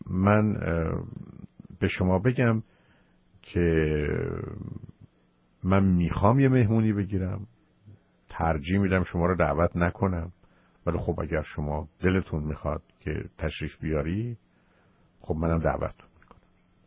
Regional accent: Iran; ببینید من امریکا رو دوست دارم، بعد ببینید من ایرانی هستم

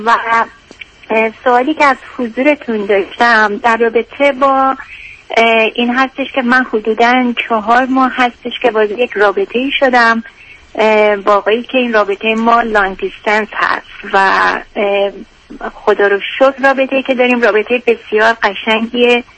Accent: Iran; moved away as an adult; now in Canada; من در ایران فوق لیسانس زبان انگلیسی خوندم و 25 سال پیش که به کانادا اومدم با همسر سابقم اومدم و اینجا مشغول سر ریال استیت هستم.

